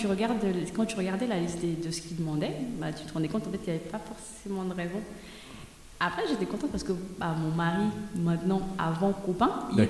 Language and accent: French; Mali; Ouais, donc moi, je suis née grandie au Mali.